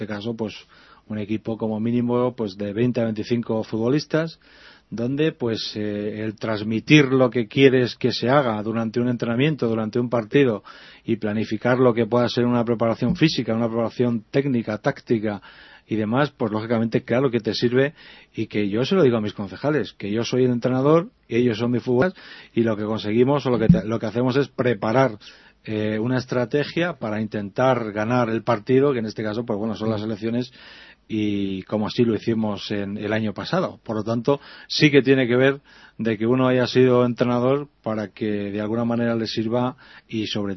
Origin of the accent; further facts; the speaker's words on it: Humanes, Community of Madrid, Spain; me dediqué a jugar allí en mi pueblo, en Humanes